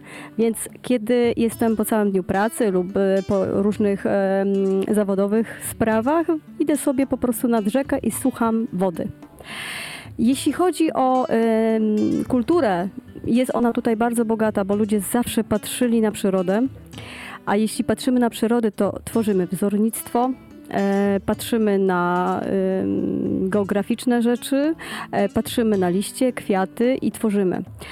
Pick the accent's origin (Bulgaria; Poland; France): Poland; Nowy Żmigród, Subcarpathian Voivodeship; Ja jestem stąd. Mieszka się bardzo dobrze ze względu na to, że mamy jakby dwie rzeczywistości. Mamy tą kulturę, którą tworzymy jako mieszkańcy tutaj Nowego Żmigrodu i okolic całej gminy